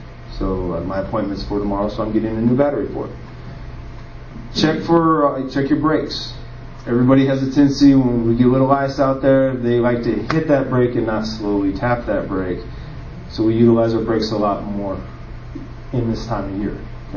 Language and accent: English; California, United States; Okay, so I'm from Southern California, so I'm not used to this.